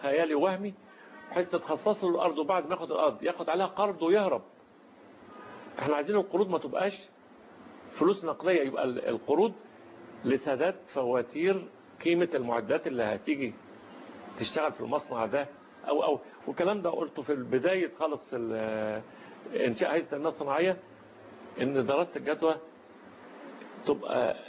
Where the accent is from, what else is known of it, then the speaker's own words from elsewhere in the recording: Egypt; المانجا اللي عندنا في مصر